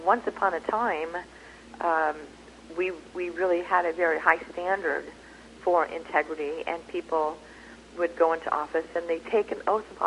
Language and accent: English; United States; born there; Well, I have a birth certificate that shows that I was born in the United States.